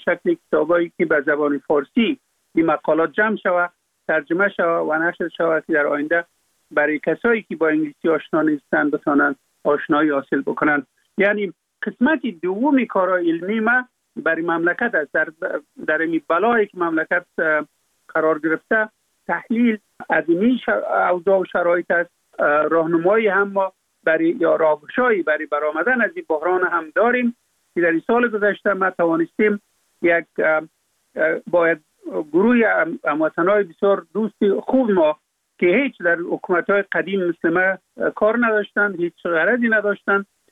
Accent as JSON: {"language": "Persian", "country": "Afghanistan", "said": "در اونجا فقط ما افغان هستم،"}